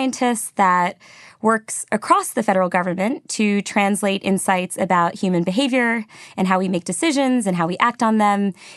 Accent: Cheshire, Connecticut, United States; I grew up in Cheshire, Connecticut.

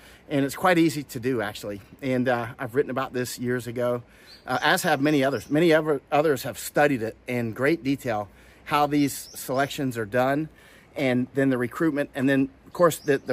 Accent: Florida, United States; I grew up in Florida, man. So it's the same thing, only not mountains in Florida.

